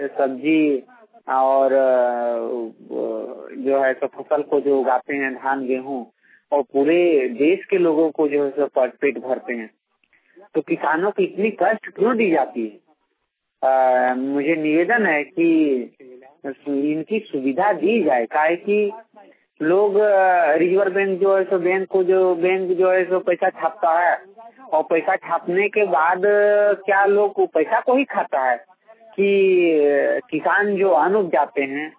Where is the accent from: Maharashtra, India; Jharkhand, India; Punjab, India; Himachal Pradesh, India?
Jharkhand, India; ग्राम खेराबड़ा पंचायत चेता प्रखंड उत्तरांचल जिला धनबाद का निवासी हूँ।